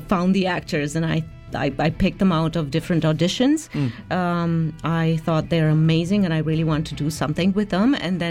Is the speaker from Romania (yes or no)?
yes; Romania; also born or lived in Germany; now in Canada; I'm originally from Romania, so Romania, I immigrated from Romania to Canada. I lived here for a while. I am also Canadian.